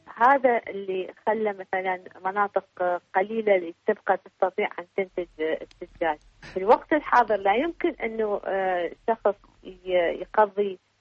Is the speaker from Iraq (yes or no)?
yes; Iraq; عندنا في العراق المناخ الجاف الحار